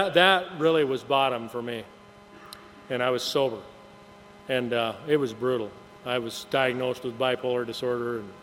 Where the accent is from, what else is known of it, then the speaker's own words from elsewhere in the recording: Deadwood, South Dakota, United States; And by 6 o'clock that night, I drove back to Deadwood, in my hometown, and I decided, man, if this is sobriety, screw this.